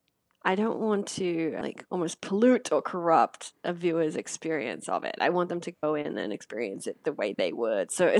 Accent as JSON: {"language": "English", "country": "Australia", "said": "I think that was my fascination with it as an Australian I had this idea, like, as a kid, I would watch Full House and The Brady Bunch."}